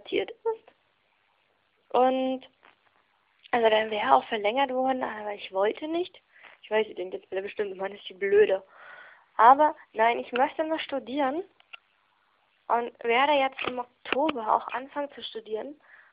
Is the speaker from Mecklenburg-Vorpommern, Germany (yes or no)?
yes; Stralsund, Mecklenburg-Vorpommern, Germany; born there; Also ich bin in Stralsund geboren, aber ziehe nach Prora. Das ist ein Ortsteil vom Ostseebad Binz.